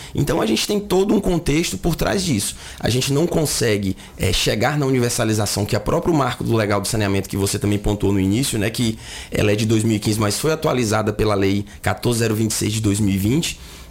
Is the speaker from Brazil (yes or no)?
yes; Tocantins, Brazil; Eu sou do Tocantins, né?